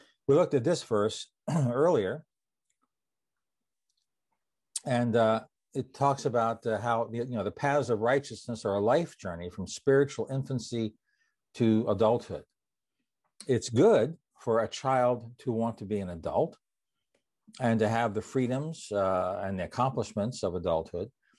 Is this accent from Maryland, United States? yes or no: yes; Annapolis, Maryland, United States; I grew up in Annapolis, just on Weems Creek as a teenager.